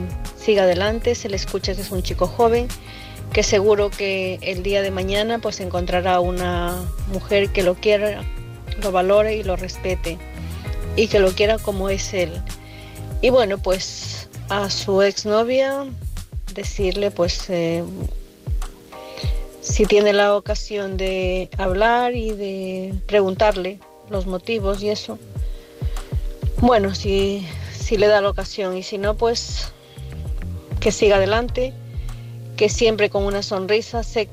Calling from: Santiago de Compostela, Galicia, Spain; de Santiago de Compostela.

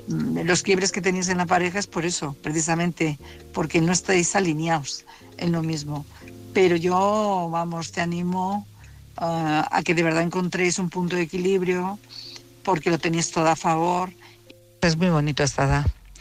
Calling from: Madrid, Community of Madrid, Spain; de Madrid.

